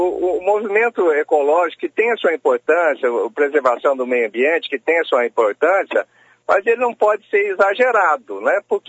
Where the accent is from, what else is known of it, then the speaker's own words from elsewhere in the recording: Brazil; Então, nós, como brasileiros, que temos uma produtividade excelente